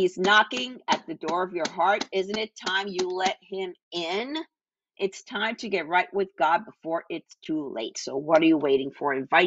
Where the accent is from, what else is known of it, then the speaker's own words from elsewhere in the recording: Puerto Rico; growing up in Puerto Rico, and I went back to visit